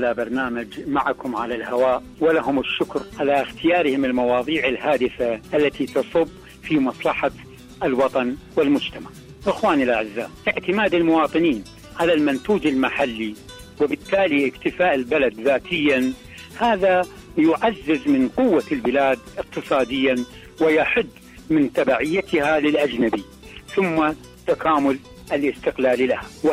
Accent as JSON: {"language": "Arabic", "country": "Iraq", "said": "أضرب لكم مثلا عندنا بالعراق لتوضيح القصد"}